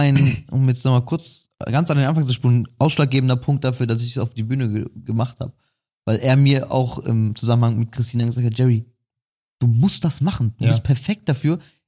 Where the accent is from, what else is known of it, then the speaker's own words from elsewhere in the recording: Cologne, North Rhine-Westphalia, Germany; Wir sind, das sind alles kölsche Jungs. Die sind alle aus meinem Veedel